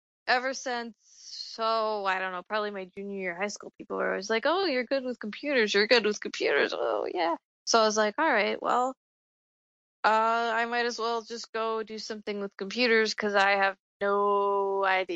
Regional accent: Indiana, United States; I am not. I am from Indiana.

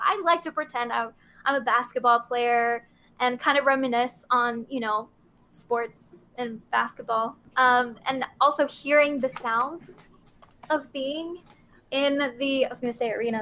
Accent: San Antonio, Texas, United States; now in California, United States; since moving to California, I've kind of let it go, but I'm getting back to my roots. I grew up in San Antonio, Texas

